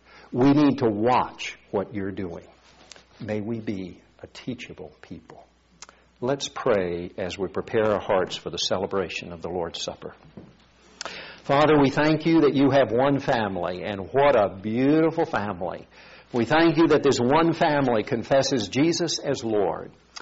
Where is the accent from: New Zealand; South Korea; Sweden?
South Korea; You know, growing up in Korea, I rarely, if ever, used the pronouns I, my, me, or mine.